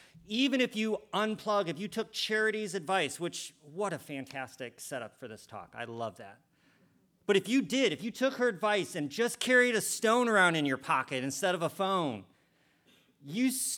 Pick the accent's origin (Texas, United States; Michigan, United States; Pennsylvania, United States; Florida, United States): Michigan, United States; Detroit; born there; I was born in Detroit, Michigan in 1977.